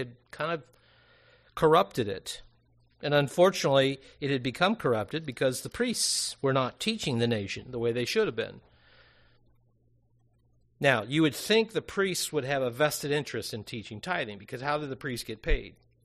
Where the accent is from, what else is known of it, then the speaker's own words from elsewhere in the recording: Cincinnati, Ohio, United States; And at least where I grew up in the Cincinnati area, the principle of determining your third tithe year was based off when you were baptized.